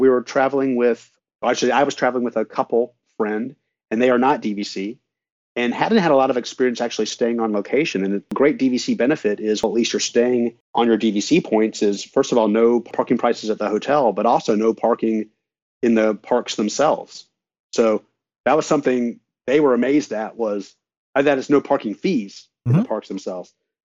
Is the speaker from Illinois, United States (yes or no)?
yes; Chicago, Illinois, United States; So we are from the Chicago area, and so we fly exclusively.